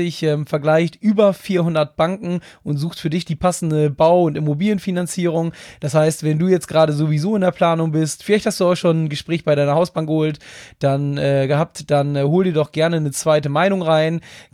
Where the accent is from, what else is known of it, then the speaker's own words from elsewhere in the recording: Northern Germany, Germany; So als Norddeutscher ist das immer nicht ganz so einfach mit den bayerischen Nachnamen.